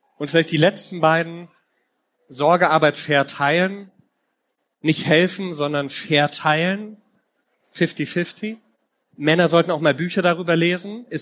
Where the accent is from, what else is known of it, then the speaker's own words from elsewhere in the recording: Bavaria, Germany; Ich bin in Mittelfranken aufgewachsen